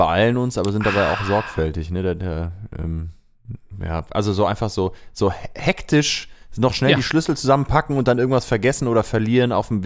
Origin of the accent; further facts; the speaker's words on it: Germany; Also also als Deutscher sowieso gar nicht, aber ich finde auch die österreichische Lösung, ja, ist.